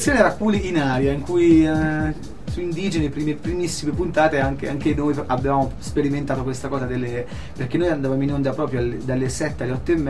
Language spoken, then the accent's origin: Italian; Perugia, Umbria, Italy; Qui sono perugino e si sente.